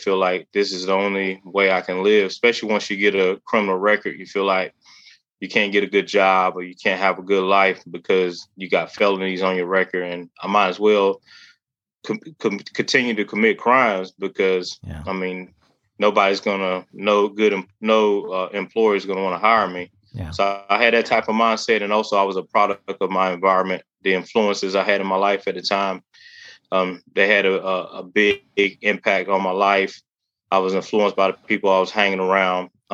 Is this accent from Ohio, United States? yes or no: no; Beaufort, North Carolina, United States; So I was raised in Beaufort, North Carolina, about 45 minutes outside of New Bern.